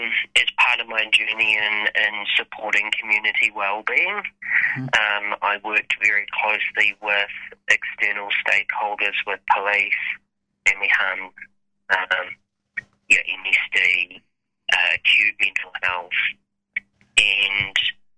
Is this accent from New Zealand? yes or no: yes; Ahuriri, Hawke's Bay, New Zealand; I guess born and bred in Ahuriri, two amazing children, and a long history working with our community here in Hawke's Bay.